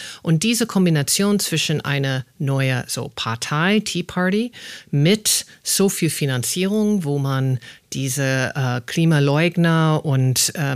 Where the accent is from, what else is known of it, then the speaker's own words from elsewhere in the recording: United States; German is a second language; Ich als Amerikanerin, Teenager, hatte keine Ahnung.